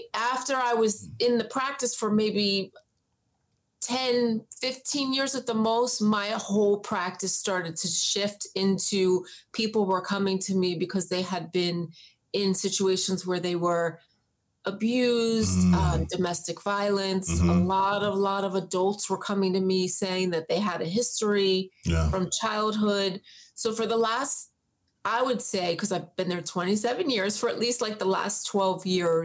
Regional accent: New Jersey, United States; So I am from the South Jersey area. That's where I grew up. And then I moved out to the suburbs of PA in my early 20s.

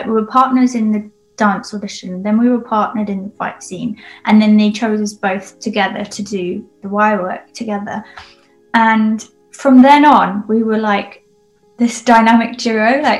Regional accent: West Midlands, United Kingdom; I grew up in the middle of nowhere and there wasn't really, I grew up in Shropshire and there wasn't much going on in terms of theatre.

